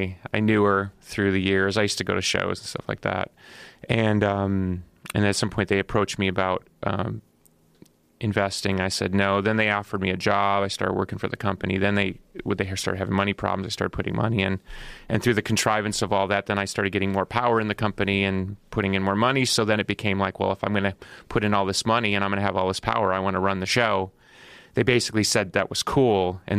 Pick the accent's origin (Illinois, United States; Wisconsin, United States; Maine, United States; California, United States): Illinois, United States; Chicago; No, growing up in Chicago, there was a really rich wrestling history in Chicago growing up.